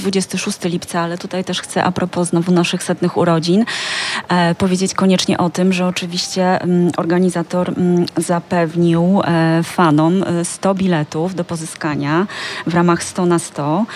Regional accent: Gdynia, Pomeranian Voivodeship, Poland; jestem bardzo szczęśliwa jako gdynianka

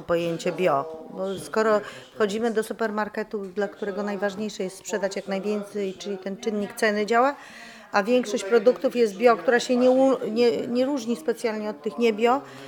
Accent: Jelenia Góra, Lower Silesian Voivodeship, Poland; bo my jesteśmy z południa, z Jeleniej Góry, pod Karpaczem mieszkamy

